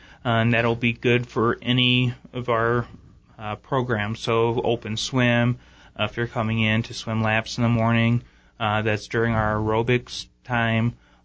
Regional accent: Michigan, United States; it's not very expensive like hockey was where I grew up in Michigan.

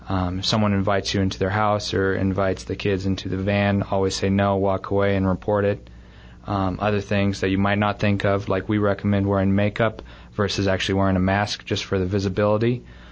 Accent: Prescott, Arizona, United States; I grew up born and raised in Prescott, in Prescott Valley, went to school down at U of A in Tucson for 4 years. And then moved to Seattle, actually, for a couple of years and worked in corporate business. Decided to move back home

